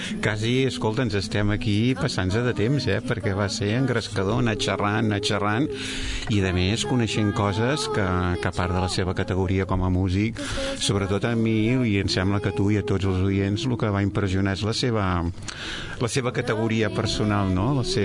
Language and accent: Catalan; Sabadell, Catalonia, Spain; born there; he nascut a Sabadell.